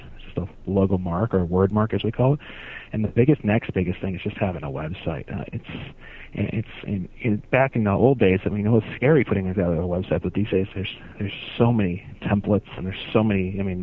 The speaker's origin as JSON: {"language": "English", "region": "Wisconsin", "country": "United States", "tie": "born or raised there", "lives_now": "Seattle, United States", "said": "Like I said, I'm a design director and designer in Seattle, Washington. I grew up in the Wells Churches and School in Wisconsin."}